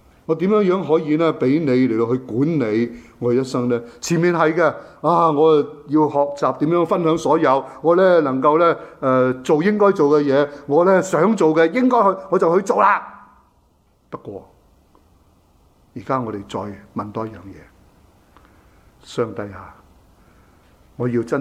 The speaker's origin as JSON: {"language": "Chinese", "country": "China", "said": "这个是你可以说上帝给我们中国人的智慧。"}